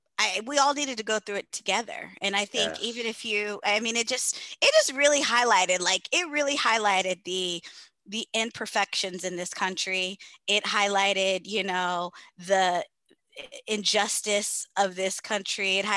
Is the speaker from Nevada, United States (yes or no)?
no; Texas, United States; I grew up in Texas. I grew up in the South. So, you know, it was some things. Like I was the only kid that looked like me in my whole school